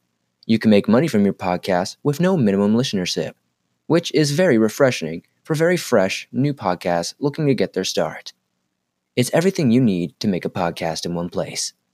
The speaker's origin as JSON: {"language": "English", "region": "Alabama", "country": "United States", "tie": "born or raised there", "said": "there were several reports of satanic activity in the area of Alabama, about 30 miles or so from my hometown, of just 35,000 people."}